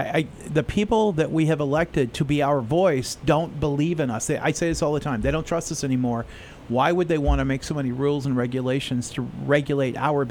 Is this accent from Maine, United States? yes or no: yes; Westbrook, Maine, United States; We have some in my hometown of Westbrook.